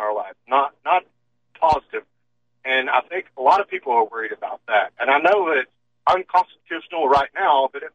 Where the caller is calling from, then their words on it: Oklahoma City, Oklahoma, United States; from Oklahoma City